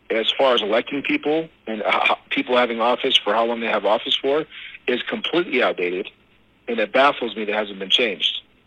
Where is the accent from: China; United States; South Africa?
United States; Ashtabula, Ohio; I'm just, you know, I'm a dude from Ashtabula.